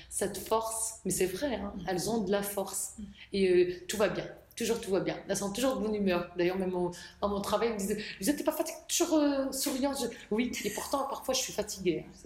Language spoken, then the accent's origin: French; Comines, Hauts-de-France, France; also born or lived in Kabylie, Algeria; Je suis arrivée en fait de la Kabylie à Comines, Comines France. J'ai grandi à Comines. J'étais à l'école à Comines Collège, après au lycée à Tourcoing.